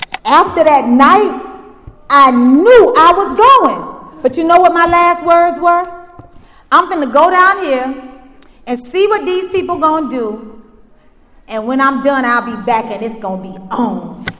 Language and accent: English; Miami, Florida, United States; She already told you I'm from Miami, Florida.